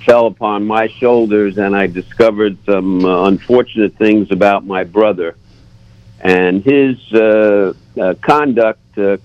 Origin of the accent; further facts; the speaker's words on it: Rockville Centre, New York, United States; when I was a wee little fellow in growing up on Long Island in Rockville Center, New York.